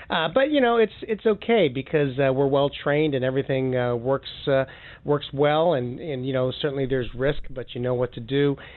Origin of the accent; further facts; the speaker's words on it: United States; born there; Oh, no, I'm an American. I was born in the U.S.